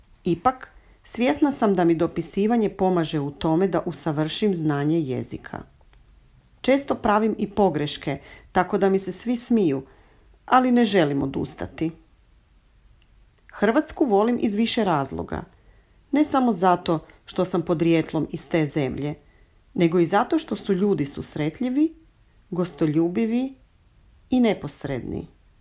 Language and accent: Croatian; Austria; born there; first language German; Croatian is a second language; Rođena sam u Austriji. Moja majka je iz Hrvatske, a otac iz Austrije. Kod kuće obično razgovaramo na njemačkom jeziku.